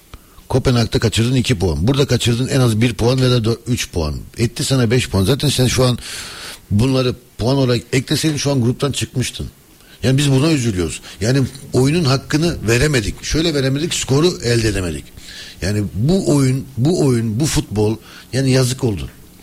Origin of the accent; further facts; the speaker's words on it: Germany; Ben tabii Almanya'da doğdum, büyüdüm ve küçükken hakikaten